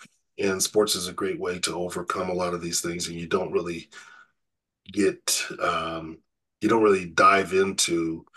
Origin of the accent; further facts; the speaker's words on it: Riverside, California, United States; Back in 1965, I grew up in Riverside, California, and the superintendent of schools back in 1965 decided that it was time for the Riverside school system to desegregate.